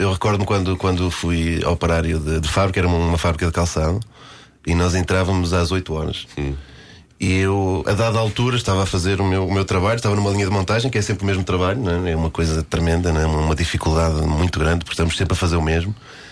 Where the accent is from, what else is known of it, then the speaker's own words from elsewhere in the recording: Guimarães, Braga, Portugal; Eu comecei no Grande Vitória de Guimarães, né, na minha terra natal